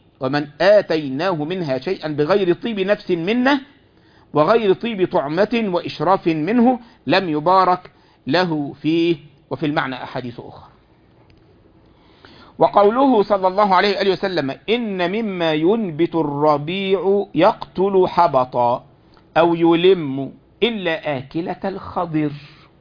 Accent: Egypt; هو عندنا في مصر بعض يقول لك الحلال ها هو الذي حل بيدك

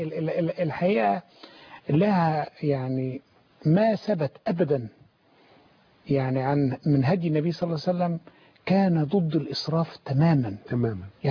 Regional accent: Egypt; الحقيقة احنا عندنا في مصر هنا احنا مش بعيد عن الاكل الصحي.

